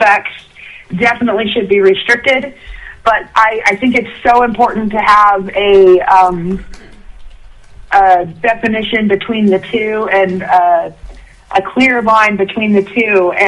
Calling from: Sterling, United States; I'm calling from Sterling, and I am a farmer. I also have a biology degree.

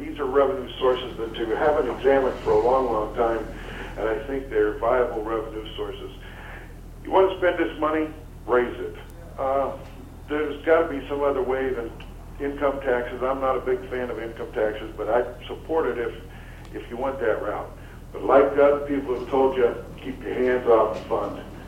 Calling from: Wasilla, Alaska, United States; I'm calling from Wasilla.

